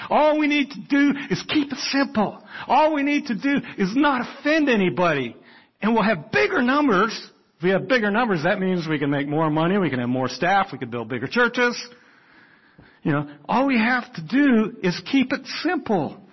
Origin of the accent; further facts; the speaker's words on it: Toronto, Ontario, Canada; I grew up in Toronto, Canada. I lived 100 miles away from Niagara Falls